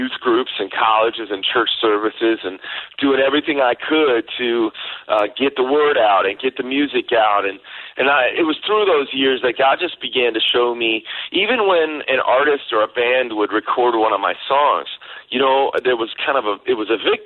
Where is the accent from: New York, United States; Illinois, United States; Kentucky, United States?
Illinois, United States; I grew up in the Chicago suburbs. My father's been a pastor for 38 years, and my mom and dad just served our home church in Chicago for all of those years.